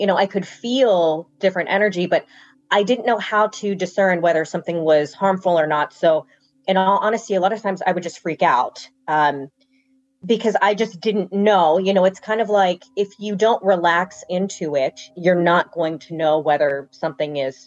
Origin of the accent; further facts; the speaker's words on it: Maryland, United States; I grew up in Maryland, and there's this hospital, and it's absolutely amazing.